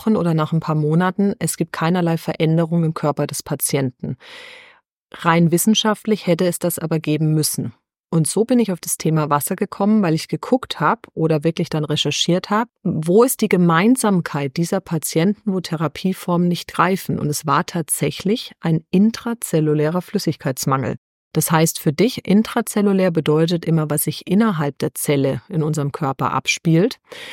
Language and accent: German; Bavaria, Germany; now in Baden-Württemberg, Germany; ich bin 37, ich komme gebürtig aus Unterfranken, bin seit vielen Jahren im schönen Baden-Württemberg gelandet